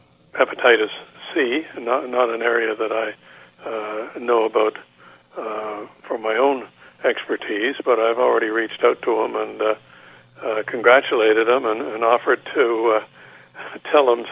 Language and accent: English; Sydney, New South Wales, Australia; And so my growing up in Sydney has led to a very happy life thereafter with my wife.